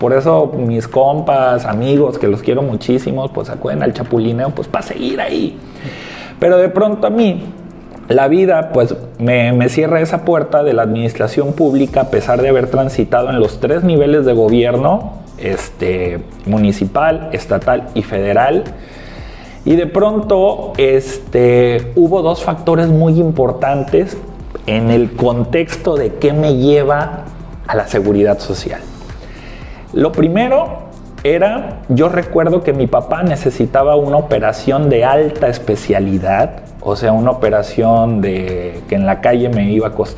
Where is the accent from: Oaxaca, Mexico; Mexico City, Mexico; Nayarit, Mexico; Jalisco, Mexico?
Jalisco, Mexico; El Pitillal; Pues bueno, soy del Pitillal, obviamente. Ahí tengo mi domicilio conocido.